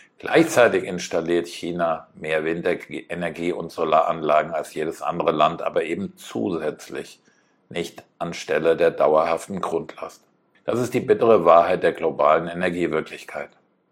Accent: Frankfurt, Hesse, Germany; Frankfurt, meine Heimatstadt, Europas Hotspot für Rechenzentren

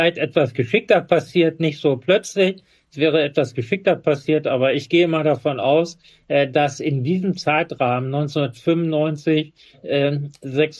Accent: Hanover, Lower Saxony, Germany; born there; Im November bin ich nach Hannover zum Standesamt meiner Geburtsstadt gefahren

